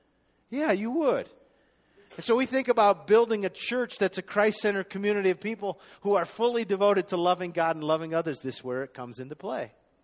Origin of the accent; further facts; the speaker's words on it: Boulder, Colorado, United States; To which I said, well, I'm from Boulder too. It's like, I'm from Boulder and I have a church background.